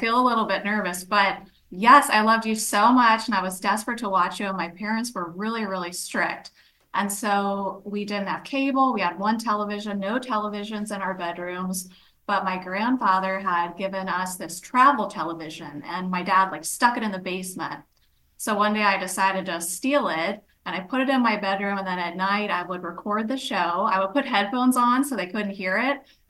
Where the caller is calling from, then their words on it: Lancaster, Pennsylvania, United States; I'm calling you from Land of the Amish, Lancaster, Pennsylvania.